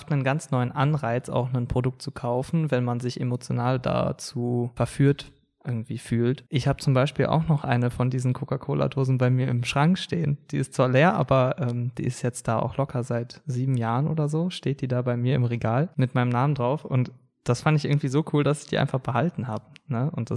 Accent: North Rhine-Westphalia, Germany; now in Düsseldorf, Germany; Ich bin jetzt seit knapp einem Monat bei Wake Up, vielleicht sogar noch nicht mal. Und ursprünglich komme ich aus der Nähe von Bonn. Also ich bin ein bisschen in Richtung Norden gereist jetzt hier, wohne ich in Düsseldorf und habe in Köln Medienkommunikationsdesign studiert

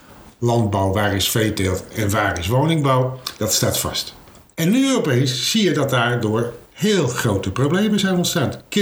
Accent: Friesland, Netherlands; Ik denk van waar ik ben zelf uit van Friesland. Maar heb ik een provinciaal bestuur nodig om mij Fries te voelen? Ik voel mij een Fries.

